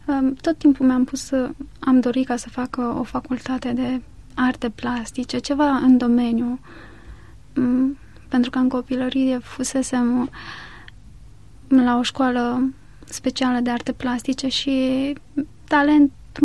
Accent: Constanța, Constanța County, Romania; vin din Constanța și vin dintr-o familie de oameni foarte dragi mie

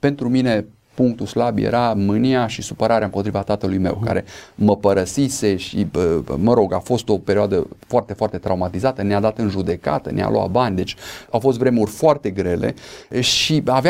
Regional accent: Romania; mă simțeam foarte rușinat de faptul că sunt român, taică meu fiind român

